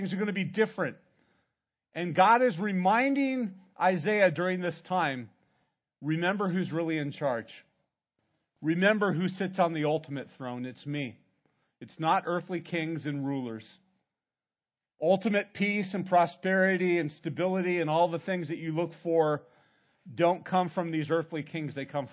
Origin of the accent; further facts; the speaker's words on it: Santa Barbara, California, United States; also born or lived in Pasadena; When I was about 4.5 years old, we moved from Pasadena, which is down by Los Angeles, up to Santa Barbara.